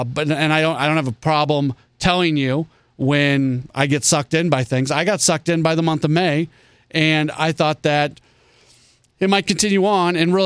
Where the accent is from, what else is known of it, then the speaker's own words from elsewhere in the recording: St. Louis, Missouri, United States; I was born here. I was born in St. Louis. I lived in St. Louis my entire young life until I went to college. I was gone for a little while, and I came back. So, no, I am from St. Louis, proud of being from St. Louis